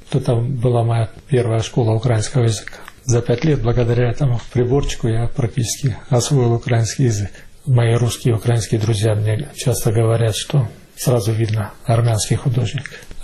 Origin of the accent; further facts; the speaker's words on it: Russia; Я вырос в России, воспитывался на российской культуре, одновременно с этим являюсь армянином по национальности, зная и армянскую культуру.